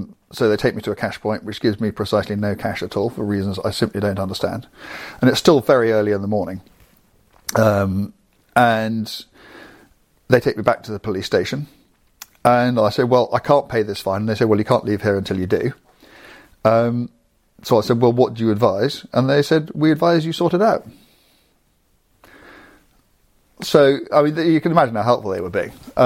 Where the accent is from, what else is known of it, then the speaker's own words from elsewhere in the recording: England, United Kingdom; I'm an Englishman driving a car in Belgium that's registered in Germany